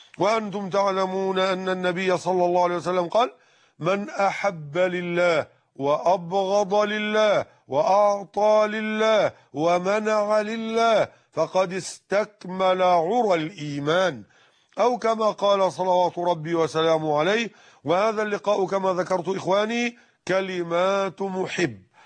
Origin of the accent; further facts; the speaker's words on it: Mit Hadid, Dakahlia, Egypt; في بيتي بقريتنا ميت حديد منية النصر قهلية مصر،